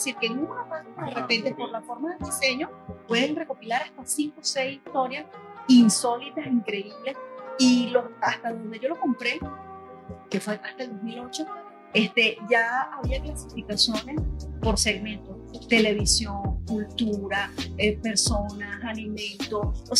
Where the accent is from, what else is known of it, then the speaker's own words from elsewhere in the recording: Venezuela; Venezuela, mi país de origen, y el país de origen de muchos de los que nos están escuchando en este momento